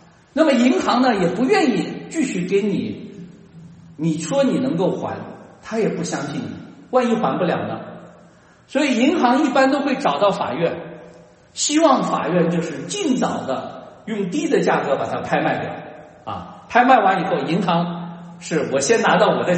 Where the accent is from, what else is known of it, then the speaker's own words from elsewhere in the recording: China; 那么或许我们中国人就会想当然